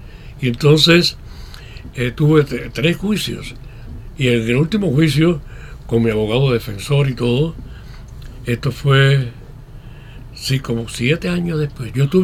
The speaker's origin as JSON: {"language": "Spanish", "town": "Bolondrón", "region": "Matanzas", "country": "Cuba", "tie": "born or raised there", "moved": "as an adult", "lives_now": "Spain", "said": "en Matanzas, Bolondrón, que era mi ciudad o mi pueblo, Alacranes, Unión de Reyes"}